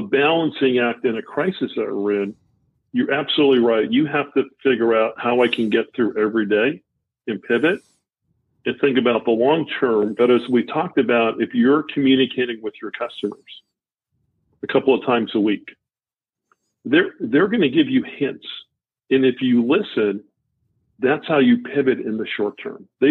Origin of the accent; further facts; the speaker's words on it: Boston, Massachusetts, United States; It does. I don't tell too many people I'm from Boston down here, John, right?